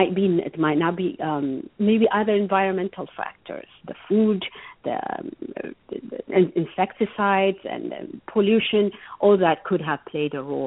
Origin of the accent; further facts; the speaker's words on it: Ethiopia; Growing up in Ethiopia, I did not know anybody that has a child with autism, and my parents did not know anybody.